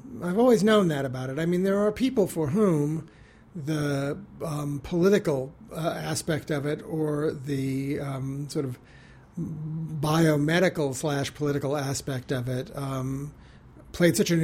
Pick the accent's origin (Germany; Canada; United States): United States; Deep South; I grew up in the Deep South, and we just didn't talk about that in high school.